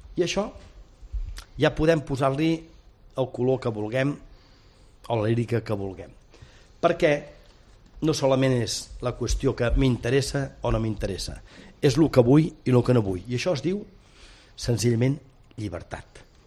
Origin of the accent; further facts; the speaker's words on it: Vic, Catalonia, Spain; jo sóc fill de Vic